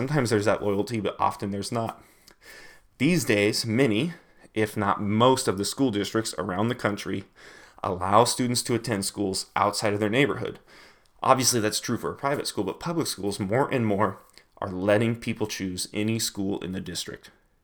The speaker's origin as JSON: {"language": "English", "town": "Longmont", "region": "Colorado", "country": "United States", "tie": "born or raised there", "lives_now": "Lincoln, United States", "said": "but I know back home where I grew up in Longmont, Colorado, certain schools are magnet schools"}